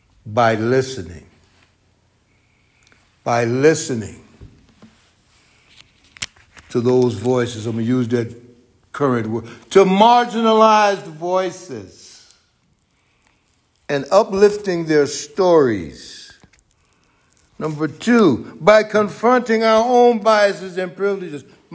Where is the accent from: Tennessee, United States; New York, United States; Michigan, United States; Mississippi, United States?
Mississippi, United States; from my home state, good old state of Mississippi. Can I get a hand for Mississippi?